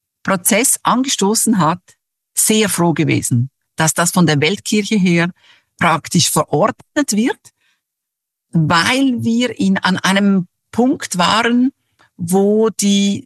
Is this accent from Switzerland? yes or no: yes; Switzerland; als ich jetzt als Schweizerin